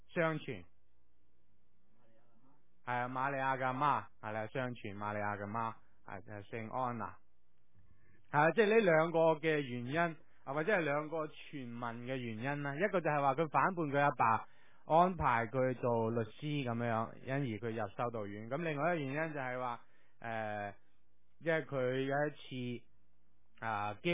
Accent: China; 我自己睇嘅时候觉得有少少我哋中国人做和尚嗰种嘅味道

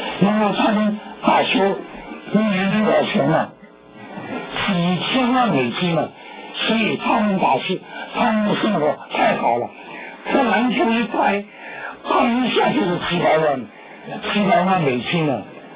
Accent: China; 所以我们中国人呢，形容那些男孩子啊，有三个字

